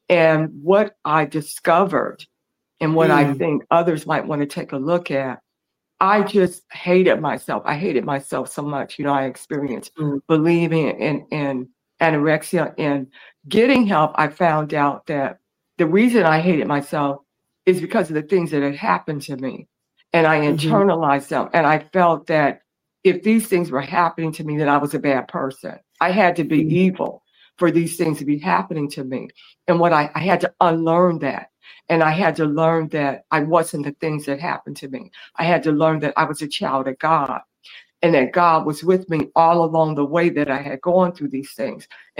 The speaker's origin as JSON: {"language": "English", "town": "San Francisco", "region": "California", "country": "United States", "tie": "born or raised there", "also_born_or_lived": "Oakland", "said": "growing up in the Bay Area. I was born in Oakland. I was raised in San Francisco, and my mom was struggling."}